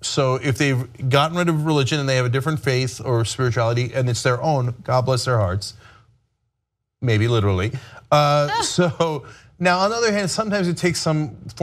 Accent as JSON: {"language": "English", "region": "New Jersey", "country": "United States", "said": "a progressive congressional candidate from my home state of New Jersey"}